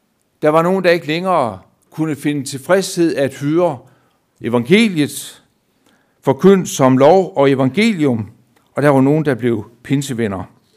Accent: Skjern, Central Denmark Region, Denmark; Jeg prøvede det af, da jeg var barn, hjemme i Skjern.

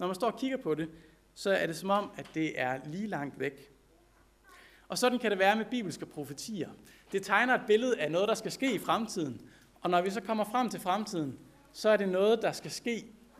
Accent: Peru; Andesbjergene i Peru, hvor jeg voksede op

